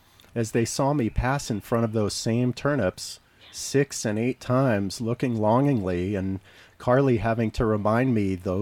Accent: New York City, New York, United States; And I grew up in Manhattan, and I should specify that's New York City, not Manhattan, Kansas.

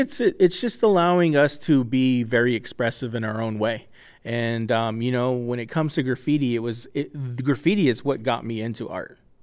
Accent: Farmington, New Mexico, United States; Yeah, I'm Navajo. So I grew up there in Farmington, a little small border town, and eventually moved a little bit onto the reservation

